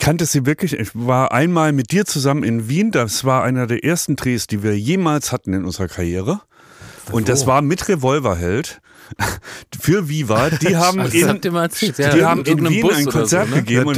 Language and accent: German; Berlin, Germany; Und das sage ich als Berliner.